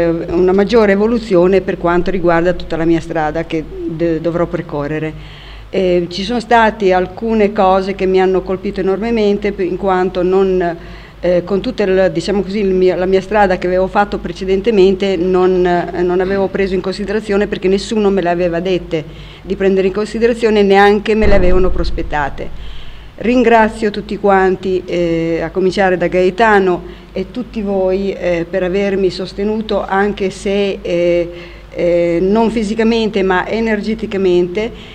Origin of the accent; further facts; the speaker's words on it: Faenza, Emilia-Romagna, Italy; come mi conoscete già, provengo da Faenza